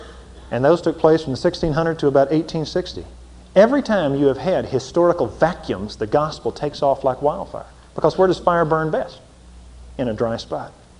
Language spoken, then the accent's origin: English; Beaumont, Texas, United States; born there; Sure, I'm a Christian. I was born in Beaumont.